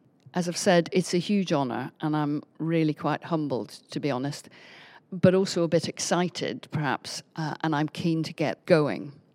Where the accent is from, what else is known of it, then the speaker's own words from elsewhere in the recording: Northern Ireland, United Kingdom; now in London, United Kingdom; I'm not a Londoner by background. I'm from Northern Ireland, and I'm quite proud of my cultural background, although I don't get many opportunities to go home, as I still call it. I actually haven't lived there for 40 years